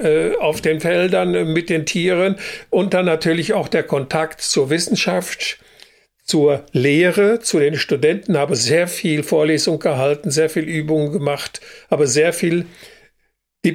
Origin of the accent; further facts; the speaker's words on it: North Rhine-Westphalia, Germany; Also ich bin gebürtiger Sauerländer, bin im Kreis Olpe in der Nähe von Elspe, bekannt durch die Karl-May-Festspiele, aufgewachsen. Habe dort auch mein Abitur gemacht, als ich 18 war